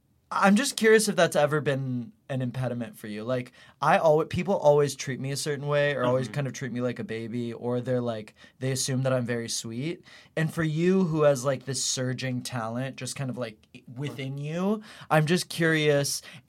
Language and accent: English; Houston, Texas, United States; Houston, Texas.